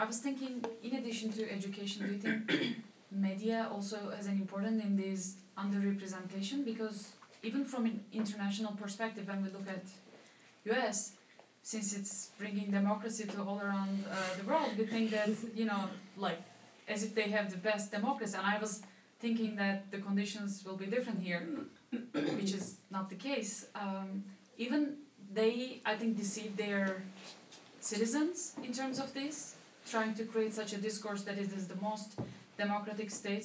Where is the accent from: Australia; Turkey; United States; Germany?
Turkey; Kurdistan; English is a second language; from Turkey, Kurdistan